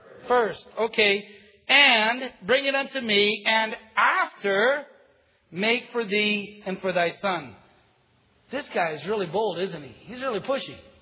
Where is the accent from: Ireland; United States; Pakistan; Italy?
Italy; You've got to remember, I'm from Italy. When we get in trouble, we know what to do.